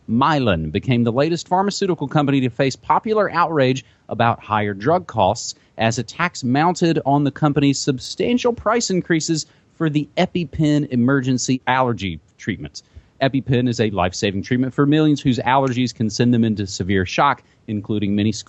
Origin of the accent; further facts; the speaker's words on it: West Virginia, United States; the Rockefellers have had sort of a soft control over my home state of West Virginia for many a generation.